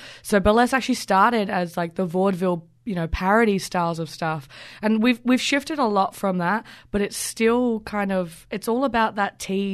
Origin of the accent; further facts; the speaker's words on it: Brighton, South East England, United Kingdom; now in Australia; Now, I come from Brighton in the UK, which is obviously a very lavish kind of, you know, gay pride and an incredible artistic city.